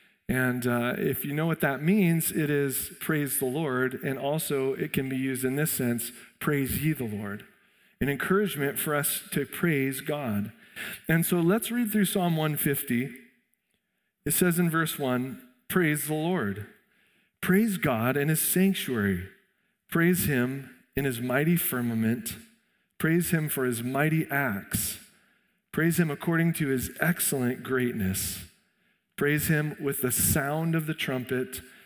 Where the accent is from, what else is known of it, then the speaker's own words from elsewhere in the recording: Burns, United States; like Matt said, we're from Burns, and we have two kids